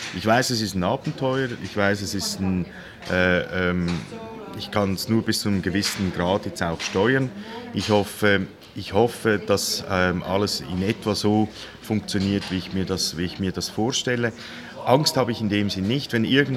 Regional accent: Switzerland; moved away; fühle ich mich eigentlich als Schweizer auch aufgehoben.

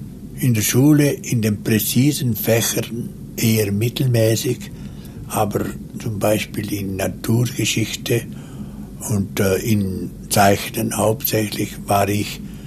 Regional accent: Trun, Graubünden, Switzerland; auf einer Wanderung, die ich von Trunz, meinem Heimatort in den Bergen, aus unternommen habe

